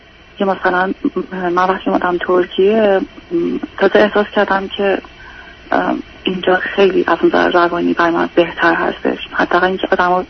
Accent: Iran; moved away as an adult; همین که میپرسن اهل کجا هستی، ایران که میگم

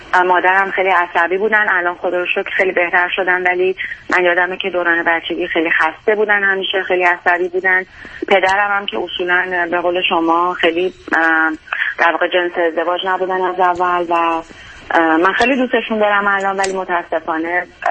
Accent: Iran; moved away as an adult; من در ایران لیسانس موسیقی دارم، از در واقع از ایران وقتی که اینجا اومدم

